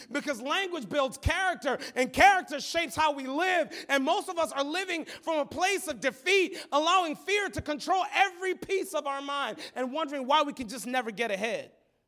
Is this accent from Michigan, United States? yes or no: yes; Michigan, United States; I grew up in Southwest Michigan. There is a spirit of indifference in this region.